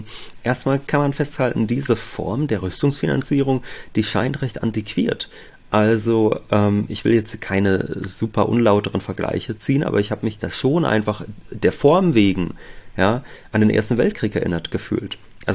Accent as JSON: {"language": "German", "country": "Germany", "said": "Also das ist ja einfach jetzt so als ein Deutscher, der sich noch ein bisschen in Geschichte auskennt"}